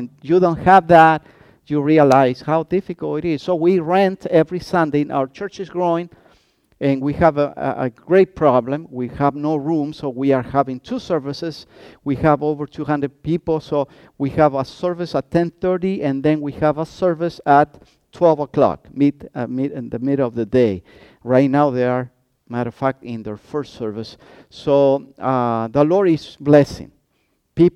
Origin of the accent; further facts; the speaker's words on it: Santiago, Santiago Metropolitan Region, Chile; now in Rancagua, Chile; I say it's small because I grew up in Santiago.